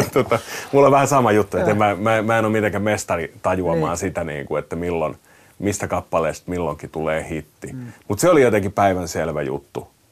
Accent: Lahti, Päijät-Häme, Finland; Mä olin Lahdesta kotoisin.

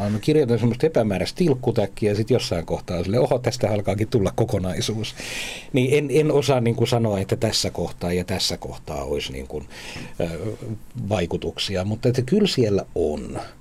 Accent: Kuusamo, North Ostrobothnia, Finland; kun mä nyt olen sieltä Kuusamosta kotoisin

